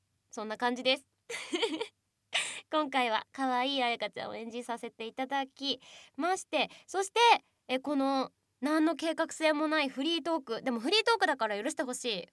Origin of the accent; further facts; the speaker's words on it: Nagasaki, Japan; also born or lived in Hokkaido; 出身は北海道なんですけど育ちが長崎で、で長崎の中でも結構田舎の方に住んでたので